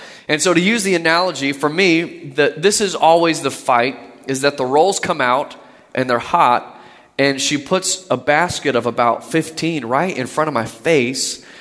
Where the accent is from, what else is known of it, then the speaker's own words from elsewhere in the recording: the South, United States; I mean, I'm from the South, so it may be completely different fare here.